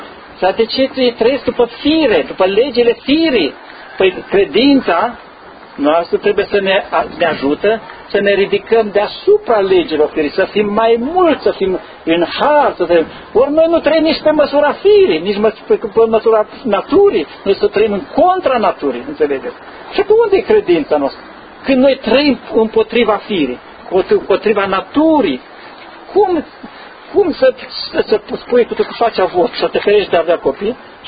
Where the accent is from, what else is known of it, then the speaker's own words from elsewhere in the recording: Brașov County, Romania; eu sunt de lângă Făgăraș de acolo